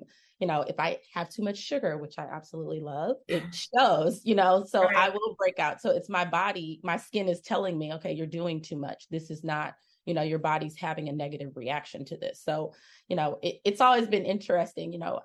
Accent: Detroit, Michigan, United States; one of the things that helped me was growing up in Detroit where I was able to see, you know, a lot of Black people doing well, they were in leadership roles.

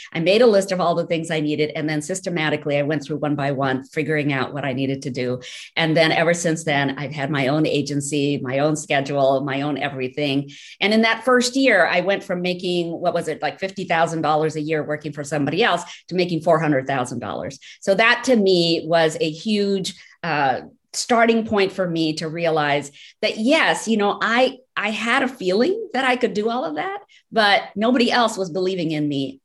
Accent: Rajasthan, India; as a child growing up in India, in Rajasthan, vacationing with my family up in Shimla in the cooler climates.

